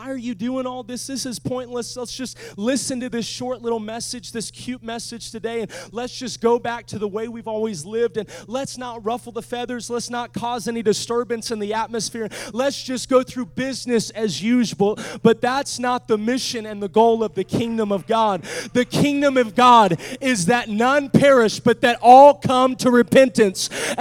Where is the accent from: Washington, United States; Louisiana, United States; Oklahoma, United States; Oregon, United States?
Oregon, United States; Portland; now in Springfield, United States; I'm from Portland, Oregon.